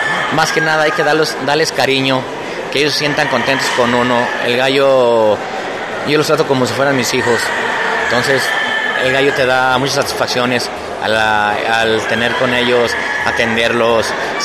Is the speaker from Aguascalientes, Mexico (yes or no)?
no; Atotonilco el Alto, Jalisco, Mexico; Yo soy originario de Atotonilco, el Alto Jalisco.